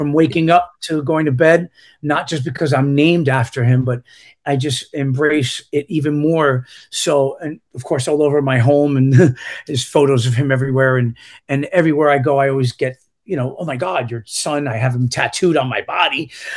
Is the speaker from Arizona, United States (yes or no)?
no; New York, United States; I'm proud about being Puerto Rican. I'm proud about being a New Yorker